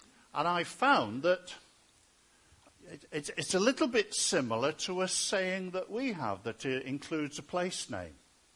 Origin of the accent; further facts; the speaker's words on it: Manchester, North West England, United Kingdom; I grew up in Manchester, in South Manchester, in a place called Withington. And we went to church in another part called Fallowfield.